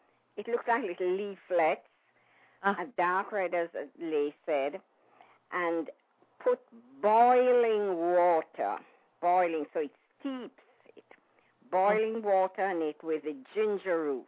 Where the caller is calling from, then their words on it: Queens, New York, United States; I'm calling from Queens, New York.